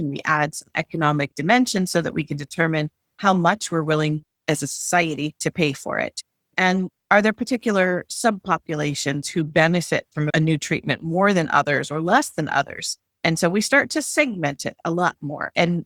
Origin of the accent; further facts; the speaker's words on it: Canada; I have a PhD in statistics from Carnegie Mellon University in the US, but I'm actually Canadian.